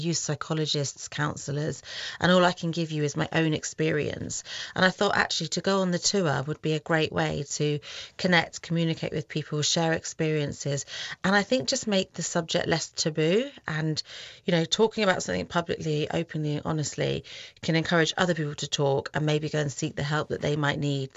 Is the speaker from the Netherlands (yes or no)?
no; United Kingdom; as British people